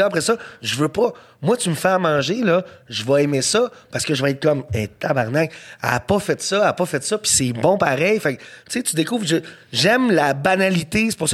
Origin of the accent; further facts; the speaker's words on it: Montreal, Quebec, Canada; Pour moi, Montréal, c'est une ville multiethnique. C'est une ville. Moi, je viens d'NDG. Je veux dire, c'est les Coréens, les Jamaïcains, c'est les Japonais